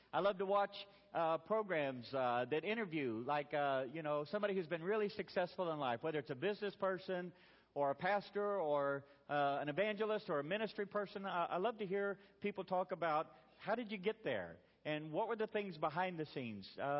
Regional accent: Rogers, Arkansas, United States; So, I got saved at the age of 19. I grew up in Rogers, Arkansas. I was a student at the University of Arkansas.

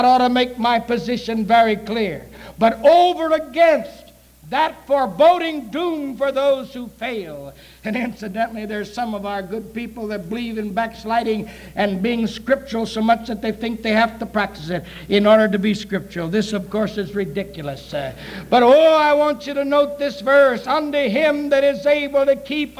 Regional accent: Ireland; I'm an Irishman.

